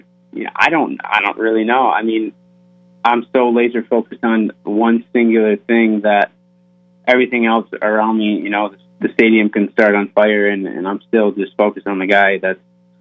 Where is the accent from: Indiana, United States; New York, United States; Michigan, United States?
Michigan, United States; Well, growing up in Michigan, my favorite thing in the world to fish was freshwater steelhead.